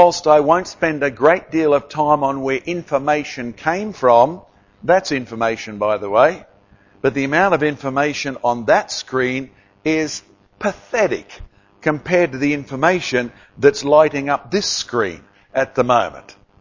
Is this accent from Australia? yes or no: yes; Australia; I'll be honest, as an Australian, I was tempted to call the night off